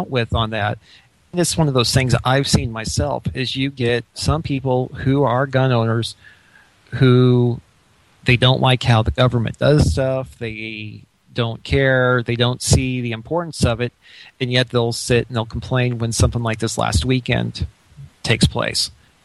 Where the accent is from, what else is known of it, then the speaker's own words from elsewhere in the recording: Illinois, United States; I was born and raised in Illinois, and I know that they have some.